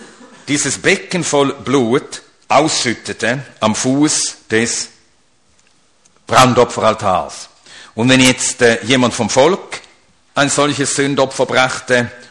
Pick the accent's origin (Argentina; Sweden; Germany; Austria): Sweden; first language Swedish; German is a second language; meine Muttersprache ist Schwedisch und ich rede jeden Tag Schwedisch. Mit Gott, der versteht es. Ja, ja, ich bete immer auf Schwedisch.